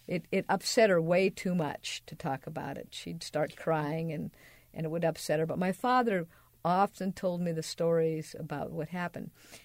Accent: Seattle, Washington, United States; English is a second language; also born or lived in Kent; I learned English living in between Seattle and Kent. By the time I got to kindergarten, I spoke with an accent, I know, because the teacher told me that.

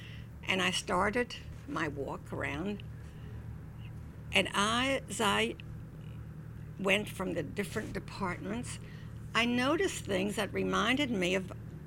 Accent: France; also born or lived in New Jersey; now in United States; though I came through Ellis Island when I came here from France, I had given it very little thought all these years until I lived in New Jersey

